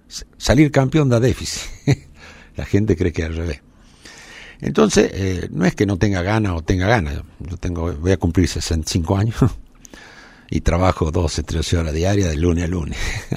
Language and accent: Spanish; Argentina; Nosotros somos todos los argentinos.